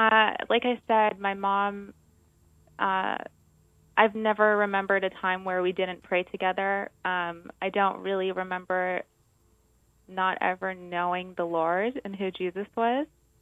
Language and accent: English; Honolulu, Hawaii, United States; also born or lived in Mexico; I grew up mostly in Honolulu, Hawaii. My mother is originally from Mexico, though, and so I spent a lot of time there as well.